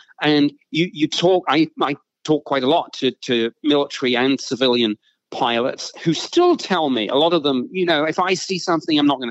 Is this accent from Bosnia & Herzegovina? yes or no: no; United Kingdom; moved away as an adult; now in United States; as a Brit, I've lived in the U.S. since 2012. But, of course, growing up in the U.K.